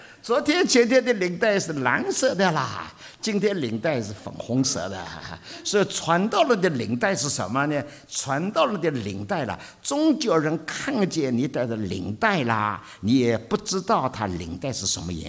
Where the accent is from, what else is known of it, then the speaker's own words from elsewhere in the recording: China; 我们中国人诗歌了没有什么雄壮的